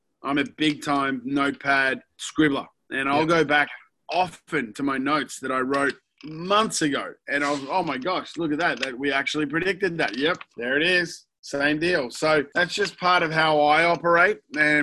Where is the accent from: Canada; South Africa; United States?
South Africa; born there; I was born in South Africa.